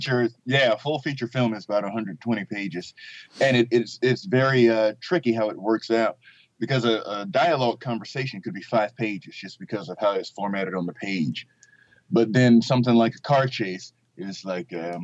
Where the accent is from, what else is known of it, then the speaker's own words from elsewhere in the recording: Florida, United States; I'm from South Florida.